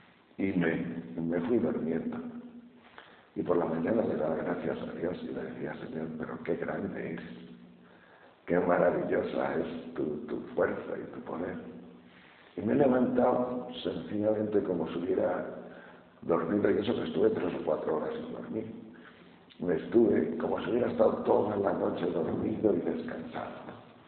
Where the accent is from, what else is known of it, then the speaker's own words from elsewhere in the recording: León, Castile and León, Spain; Pero yo que soy de León, las montañas de León, tierra de pastores y transhumancia